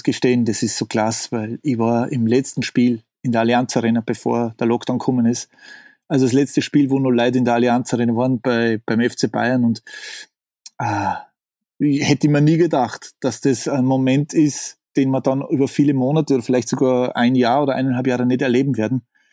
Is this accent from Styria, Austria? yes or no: no; Salzburg, Austria; ich bin in Salzburg aufgewachsen, also Stadt Salzburg geboren und ein bisschen außerhalb aufgewachsen